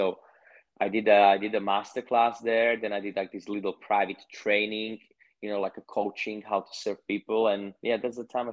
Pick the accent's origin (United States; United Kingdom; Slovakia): Slovakia; eastern Slovakia; It was like little hometown, somewhere in the eastern part of Slovakia where I'm from. But I had always bigger dreams and bigger aspirations.